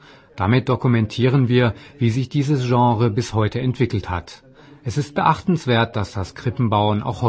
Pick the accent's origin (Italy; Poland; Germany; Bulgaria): Poland; Ich stamme aus Polen, das als tief religiöses Land gilt.